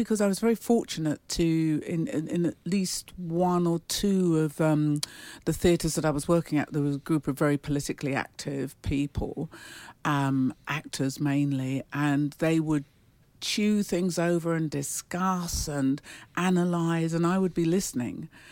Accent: London, United Kingdom; when I was quite small, growing up in London as a little black girl in a foster home

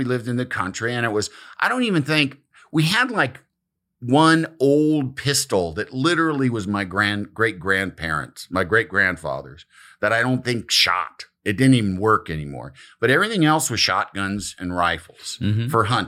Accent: Michigan, United States; born there; A Midwesterner. I am very much a Midwesterner. I was born in Michigan because my dad, who is from Illinois, my mom and dad are both from Illinois, but he was getting his degree.

